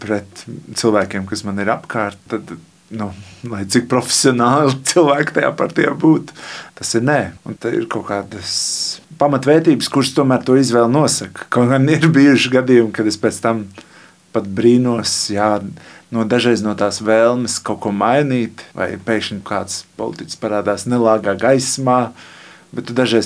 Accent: Riga, Latvia; born there; Jā, es esmu rīdzinieks un to arī darīšu.

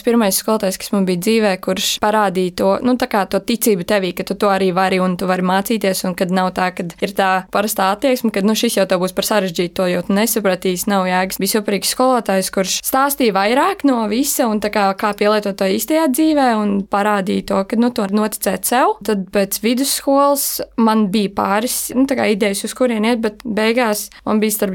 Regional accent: Bauska, Bauska Municipality, Latvia; es esmu no Bauskas puses, un tur, kā zināms, ir slavenā mūsu strasa, un es uzaugu ap autosportu.

